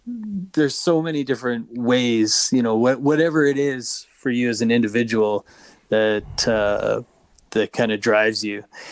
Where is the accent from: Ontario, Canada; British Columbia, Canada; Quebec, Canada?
British Columbia, Canada; Prince George; I grew up in Prince George when I was, I think, 22, 23 years old.